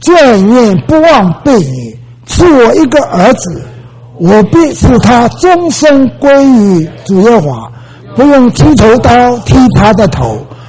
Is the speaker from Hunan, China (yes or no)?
no; Wenzhou, Zhejiang, China; 我们家在温州